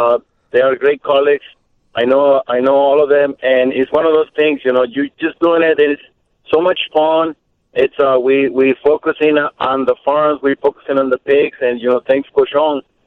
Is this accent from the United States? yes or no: no; Mexico; born and raised in Mexico, understanding that I was a farmer.